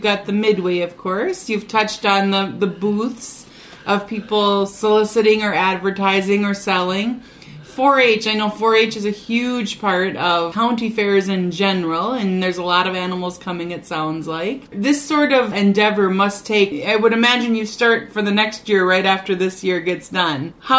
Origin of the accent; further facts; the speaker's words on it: Fargo, North Dakota, United States; I grew up in the city. I grew up in Fargo-Moorhead area.